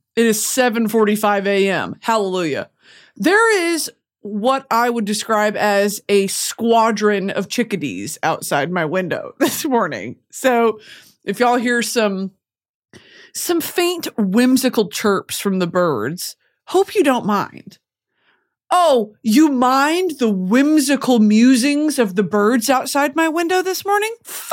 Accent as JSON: {"language": "English", "region": "Texas", "country": "United States", "said": "because y'all forget I'm from Texas."}